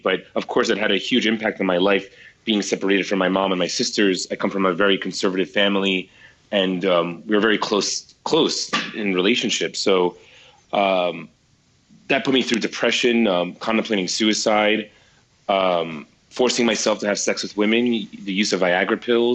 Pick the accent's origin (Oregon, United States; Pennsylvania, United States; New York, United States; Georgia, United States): New York, United States; New York City; So I started as a teenager. I was 16 years old, growing up in the New York City area.